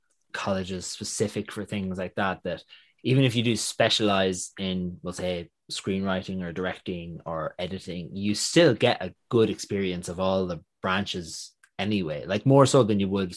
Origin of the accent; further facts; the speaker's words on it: Connacht, Ireland; accent: Leitrim; I hate losing my Leitrim accent, which is where I'm from, and it's merging into this Dublin accent because that's what I hear all the time.